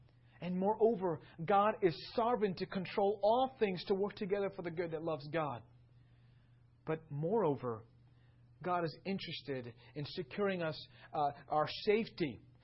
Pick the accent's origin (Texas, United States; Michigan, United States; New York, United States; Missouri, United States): New York, United States; I'm a New Yorker. I'm trying to stay away from some of the Texan slogans.